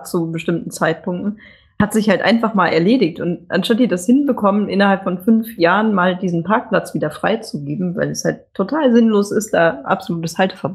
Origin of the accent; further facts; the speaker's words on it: Germany; So als Deutscher bin ich dann ja total froh, dass ich es schwarz auf weiß habe.